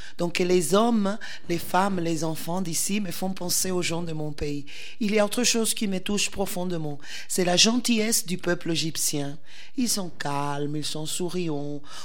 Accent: Cuba; J'ai fait des études de théâtre chez moi, à Cuba.

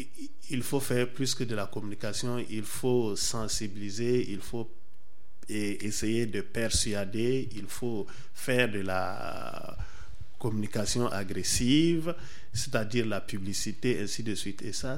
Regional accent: Burkina Faso; chez nous, au Burkina Faso, quand on finit ses études, on vous soumet à un stage.

